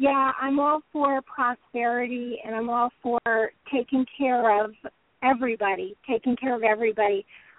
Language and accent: English; Connecticut, United States; I'm from I'm from Connecticut, New York area